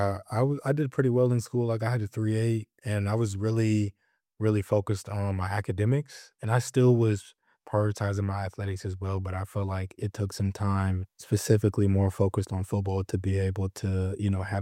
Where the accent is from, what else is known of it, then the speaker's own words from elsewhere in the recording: Georgia, United States; originally born and raised in Georgia.